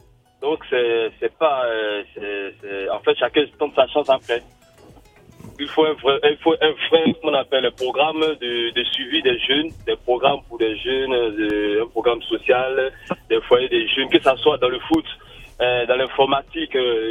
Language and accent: French; Abobo, Abidjan, Côte d’Ivoire; Moi, je viens de la Côte d'Ivoire d'Abobo.